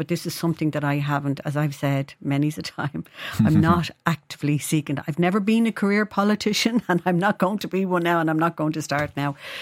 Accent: Dublin, Leinster, Ireland; we come from Charlemont Street, inner city Dublin, not too far from here. Mm. Tenement houses

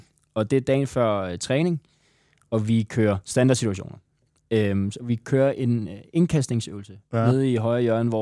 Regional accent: Region of Southern Denmark, Denmark; Jeg er fra Fyn.

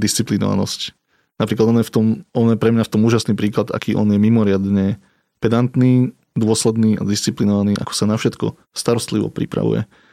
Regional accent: Nitra Region, Slovakia; ja som vlastne chalan z dediny a býval som tak úplne na okraji a vlastne keď som vyšiel do zahrady, tak tam už boli len polia a ja to vlastne dodnes milujem, že keď som u našich, tak vyjdem von a vidím do tých polí a teda pochádzam to od Nitry, čiže to je viac menej taká rovina

